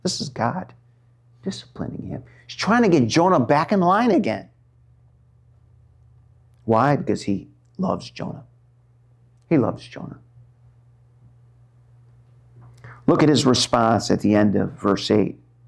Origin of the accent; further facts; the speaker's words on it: Rochester, New York, United States; I can still remember growing up in Rochester, New York.